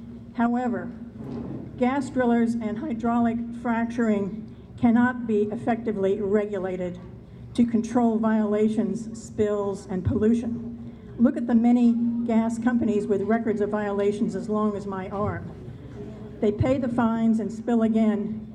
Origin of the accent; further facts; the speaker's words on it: Honesdale, Pennsylvania, United States; I'm from Honesdale